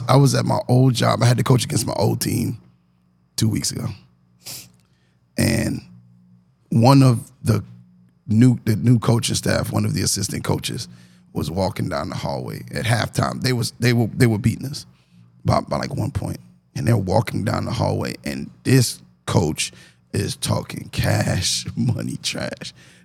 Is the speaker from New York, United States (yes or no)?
yes; New York, United States; now in US South; But I know for me, as a New Yorker coming down as late in my life as I did